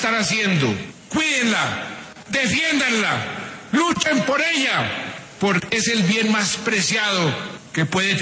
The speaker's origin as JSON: {"language": "Spanish", "country": "Colombia", "said": "como un colombiano más que quiere entrañablemente a su país"}